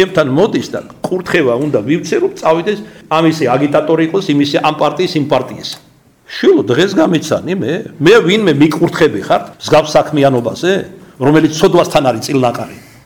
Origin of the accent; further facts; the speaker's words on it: Kartli, Georgia; ქართლელი ვარ მე, ჩვენ სოფელში ასე ამკობდნენ ამ პირუტყვს.